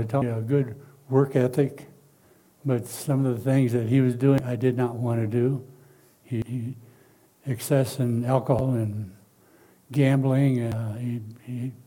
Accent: Rock Island, Illinois, United States; born there; I was born in Rock Island, Illinois, in our home in 1929. And let's see, that makes me about 92 and 5 months.

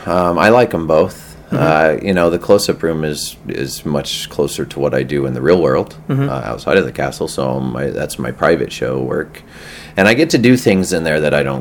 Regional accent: Pueblo, Colorado, United States; I'm from Pueblo, which is about 2 hours south of Denver.

